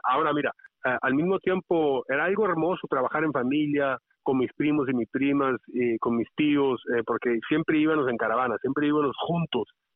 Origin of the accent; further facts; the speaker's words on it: California, United States; born there; mi padre era documentado y yo también, como nací en California